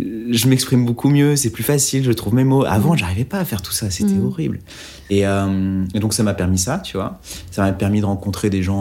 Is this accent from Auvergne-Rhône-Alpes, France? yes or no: yes; Oyonnax, Auvergne-Rhône-Alpes, France; Moi, je suis un petit gamin de la province. J'ai grandi à Oyonnax, dans l'Ain.